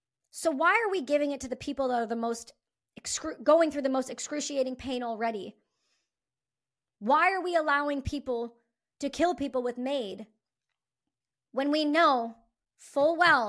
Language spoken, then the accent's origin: English; Canada; Because our Canadian government has now deemed us as Canadian citizens nothing but a nuisance, a burden, a problem, a thing in the way.